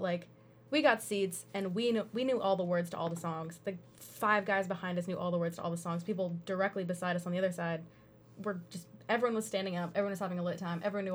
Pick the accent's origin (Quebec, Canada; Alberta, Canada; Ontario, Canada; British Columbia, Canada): Ontario, Canada; Toronto; because I'm from Toronto